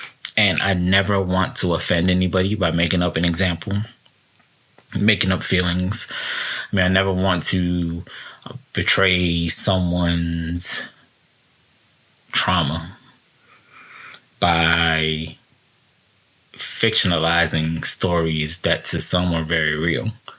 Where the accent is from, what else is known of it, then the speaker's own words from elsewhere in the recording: United States; I am Puerto Rican. I grew up around Puerto Ricans and African Americans.